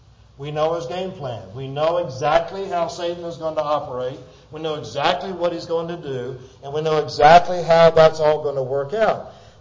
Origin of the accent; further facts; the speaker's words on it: Plant City, Florida, United States; I grew up in Plant City with fruit trees.